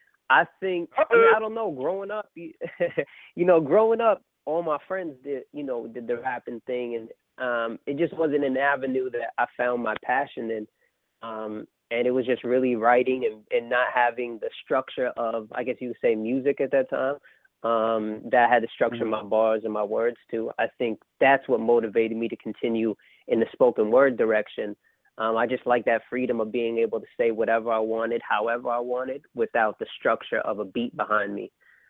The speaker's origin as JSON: {"language": "English", "town": "Brooklyn", "region": "New York", "country": "United States", "said": "I come from Bed-Stuy, Brooklyn, the home of … everybody."}